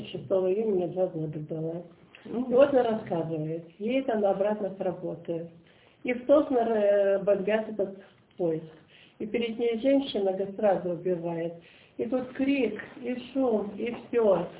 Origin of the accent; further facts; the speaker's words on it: Lyuban, Leningrad Oblast, Russia; Да, я сама из Любани. И конкретно из деревни Бородолина. У нас там был аэродром.